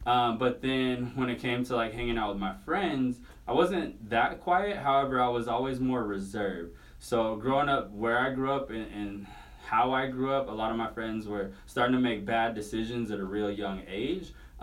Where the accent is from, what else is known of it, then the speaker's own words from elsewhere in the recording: Reno, Nevada, United States; So I was born and raised here in Reno by a single mother